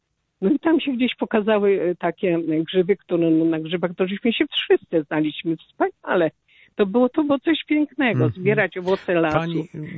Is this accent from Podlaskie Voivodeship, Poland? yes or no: no; Lower Silesian Voivodeship, Poland; now in Germany; urodziłam się na leśniczówce, rodzice na Pomorzu, przeprowadzili się na Dolny Śląsk. I powiem tak, to były lata 50.